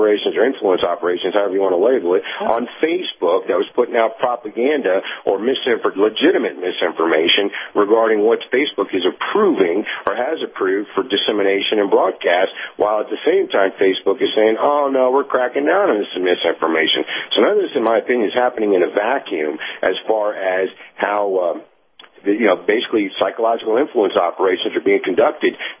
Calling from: Tennessee, United States; in East Tennessee.

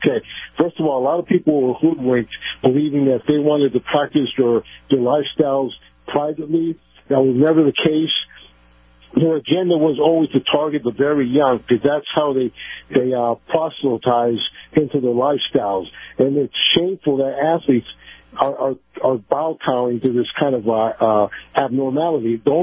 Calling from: Tampa, Florida, United States; Good morning, Captain. Good morning, Ron. … from Tampa.

